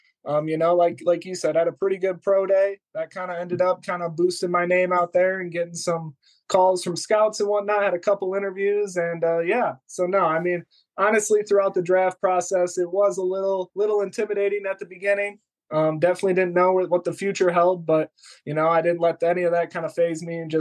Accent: Michigan, United States; Obviously, I'm from Michigan, big Lions fan

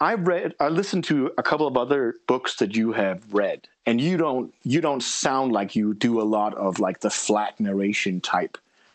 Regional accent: Denmark; accent: American; I'm sure some of you who listen to this might think I might be American. I am not American. I am actually from Denmark.

